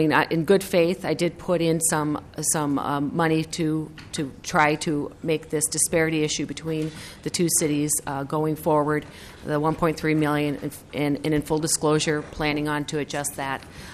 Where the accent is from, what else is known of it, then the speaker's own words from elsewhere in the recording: Minnesota, United States; I'm from Greater Minnesota.